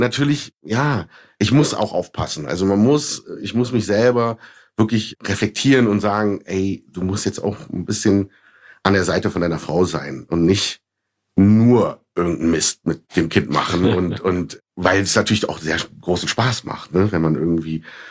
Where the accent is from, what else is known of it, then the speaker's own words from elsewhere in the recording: Berlin, Germany; Und meine Mutter kam ja nach Deutschland in den 70er Jahren, um bei Siemens zu arbeiten. Deswegen bin ich ja in Siemensstadt auch groß geworden.